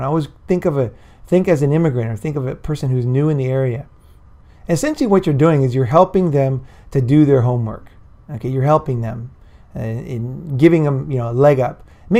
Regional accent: San Clemente, California, United States; Now I'm from San Clemente, so I'll use San Clemente as an example.

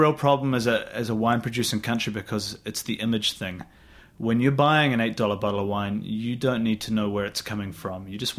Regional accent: New Zealand; I'm from New Zealand.

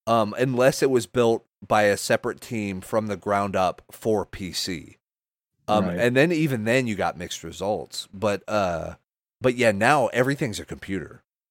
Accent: Oklahoma, United States; born there; I mean, hell, I was born in Oklahoma where they had the land run. And like now I live in Texas.

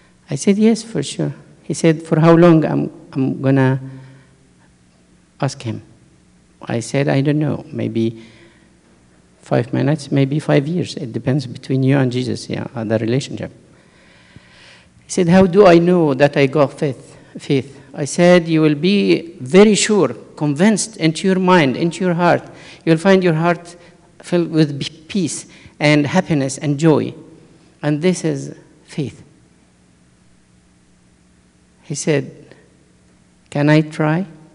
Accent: Egypt; English is a second language; I came from Egypt. This is my uniform. I'm praying. I'm a priest. I'm a Coptic, and so on.

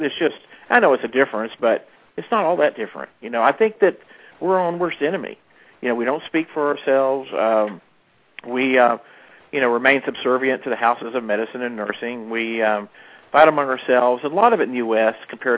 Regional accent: Fort Worth, Texas, United States; I worked as an EMT paramedic and paramedic instructor in my hometown of Fort Worth, Texas, in the 70s into the early 80s

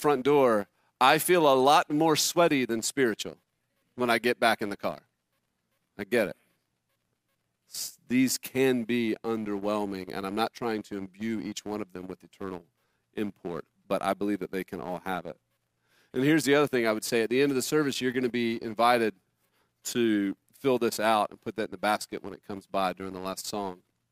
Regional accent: the South, United States; I grew up in the South in the 80s and 90s.

